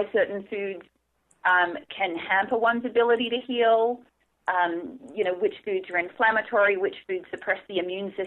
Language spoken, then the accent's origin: English; Australia; as you know, I came from Australia